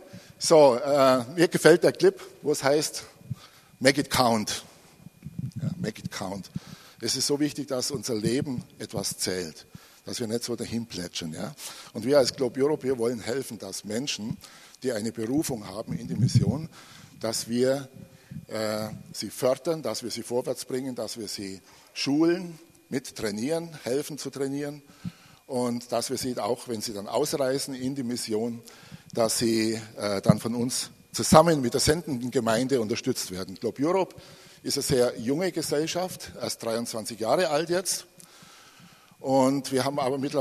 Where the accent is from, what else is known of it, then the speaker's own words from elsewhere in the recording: Bavaria, Germany; Ich komme aus Bayern. Ja, hat keiner mitgekriegt.